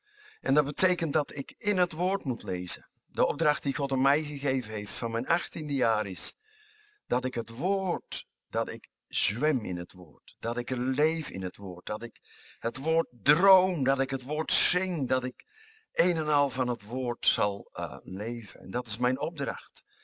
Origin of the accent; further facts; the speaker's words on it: Netherlands; Ik ben zeer beperkt. Ik ben een Nederlander.